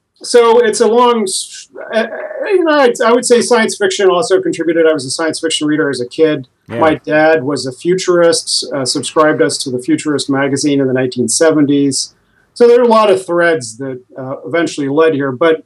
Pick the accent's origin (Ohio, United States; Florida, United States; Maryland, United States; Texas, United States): Ohio, United States; Columbus; I found a woman who was an expert in possession trance at Ohio State University, and I'm from Columbus, Ohio.